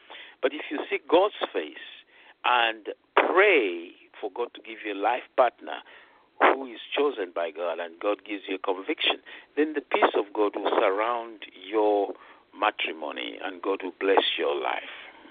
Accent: Zambia; first language Bemba; English is a second language; Well, that's Bemba. That's my mother tongue, in a sense.

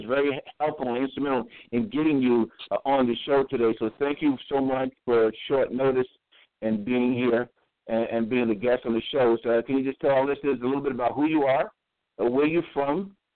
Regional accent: New York, United States; I'm actually from New York, so we have a lot in common there.

